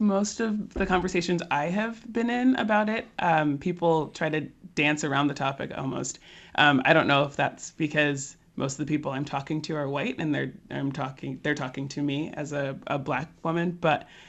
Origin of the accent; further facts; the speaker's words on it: United States; now in England, United Kingdom; And I mean, as an American in England, my friends have immediately just started explaining about the royal family and what it's all like and how big it is.